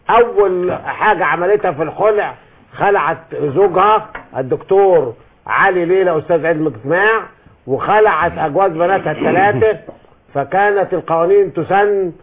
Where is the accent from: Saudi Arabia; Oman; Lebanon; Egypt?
Egypt; Upper Egypt; فزي ما بيقول المثل البلدي عندنا في الصعيد